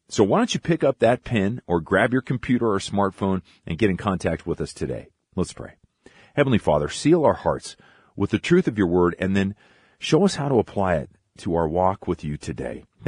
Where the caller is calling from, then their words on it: Jamaica; I am 65 years old and have been listening nearly all my life. I'm originally from Jamaica